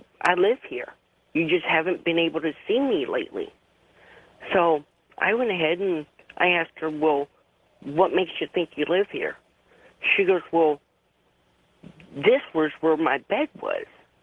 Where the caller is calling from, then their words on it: Peoria, Illinois, United States; I'm calling from Peoria, Illinois.